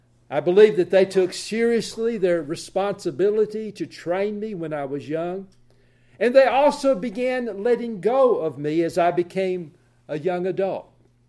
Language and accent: English; Arkansas, United States; Of course, I'm from Arkansas. I was going to college in Mississippi State, near the Alabama border.